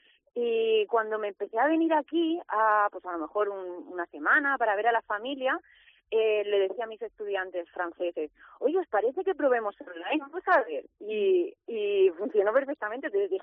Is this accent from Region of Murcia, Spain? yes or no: yes; Region of Murcia, Spain; yo empecé a viajar cuando, pues como muchísimas murcianas, ¿no? Nos fuimos de Erasmus